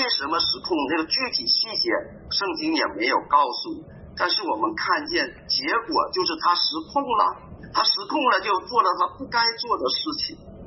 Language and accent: Chinese; Northeast China, China; 我们东北人叫服